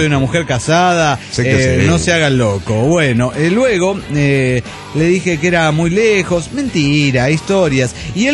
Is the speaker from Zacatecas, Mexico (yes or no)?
no; Tuxtla, Chiapas, Mexico; de Tuxtla, Chiapas, México.